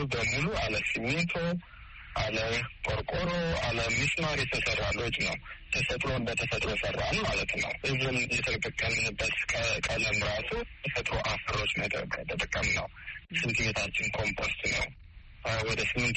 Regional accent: Addis Ababa, Ethiopia; also born or lived in West Gojjam; ምዕራብ ጎጃም ደጋ ዳሞት ወረዳ ነው የተወለድኩት። ጣመ ጊዮርጊስ የሚባል ቤተክርስቲያን አለ እዛ አካባቢ። በስምንት ዓመቴ ወደ አዲስ አበባ ወንድሞች አመጡኝ

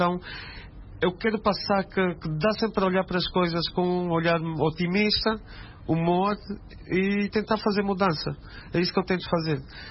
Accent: Luanda, Angola; Eu cresci quase toda a minha vida, tirando uns anos aos outros que me afastei, mas cresci sempre na Baixa de Luanda e cresci com essa freneticidade da cidade

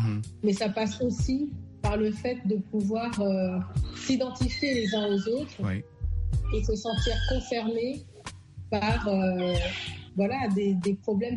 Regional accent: France; Moi, j'habite à Paris, j'ai grandi en France.

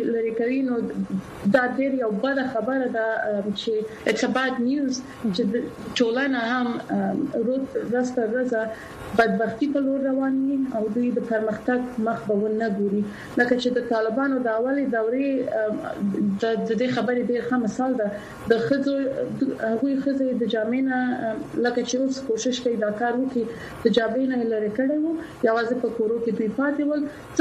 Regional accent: Afghanistan; زه په افغانستان کې پیدا شوی یم او په افغانستان کې لوی شوی یم زه زما پلار پښتون وو او زما مور تاجکه ده

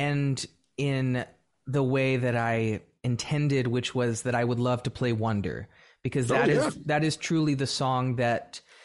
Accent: Nashville, Tennessee, United States; It's not something that growing up in Nashville, Tennessee, that I was ever able to like dye my hair, wear earrings, paint my nails

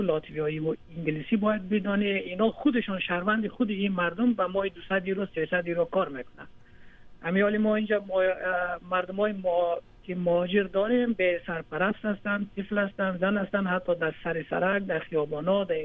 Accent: Afghanistan; من افغانم

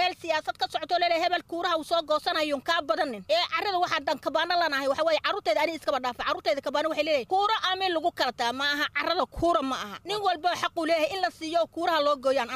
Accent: Madogashe, Garissa County, Kenya; Barfin baan ku dhashay gabaabaa baan ku soo kartay Madogashi aan ku koray

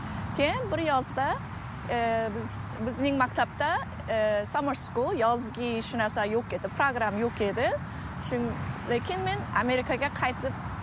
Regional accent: Seoul, South Korea; born there; Uzbek is a second language; Seul Koreyada tug'ilganman. Keyin 97 yilda birinchi marta O'zbekistonga borib

